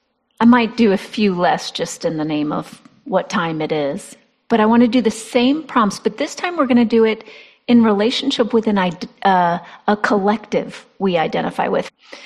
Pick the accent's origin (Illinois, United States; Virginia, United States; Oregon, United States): Virginia, United States; So if I chose white women in the South, I was raised in Virginia.